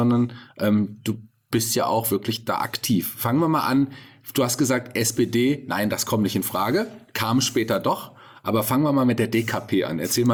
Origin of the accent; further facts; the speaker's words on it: Fulda, Hesse, Germany; born there; also born or lived in Berlin; Also ich bin ja auch gebürtiger Fuldaer, bin auch mal weggezogen, aber ich bin zurück nach Fulda gekommen damals.